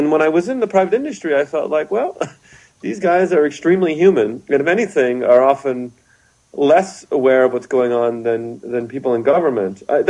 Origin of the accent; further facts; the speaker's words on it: Canada; also born or lived in United States; Even though I'm American, I was raised in Canada, so I'm also Canadian